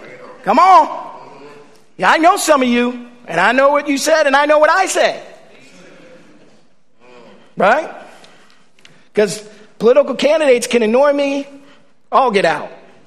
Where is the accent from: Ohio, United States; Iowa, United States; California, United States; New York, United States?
New York, United States; I am a New Yorker. I am also an Italian.